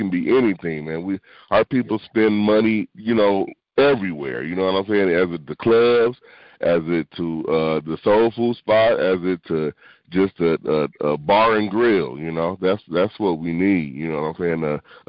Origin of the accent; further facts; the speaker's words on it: Denver, Colorado, United States; You know, I'm from Denver